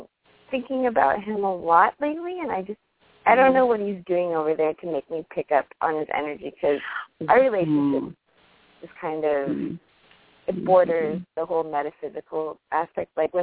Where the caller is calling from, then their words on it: New York, United States; I'm calling in from New York.